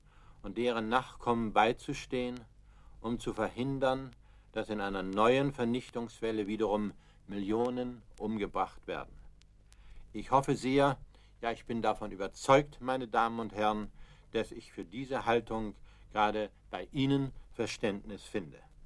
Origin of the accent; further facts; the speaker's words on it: Schleswig-Holstein, Germany; Ich stamme aus Schleswig-Holstein, jenem schönen Land zwischen den beiden Meeren